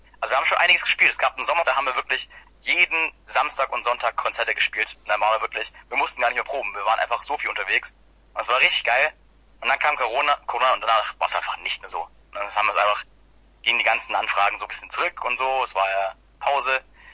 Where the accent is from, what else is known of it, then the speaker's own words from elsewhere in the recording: Gerlingen, Baden-Württemberg, Germany; Ja, wir kommen auch alle aus Gerlingen ursprünglich. Also wir sind alle da, kommen daher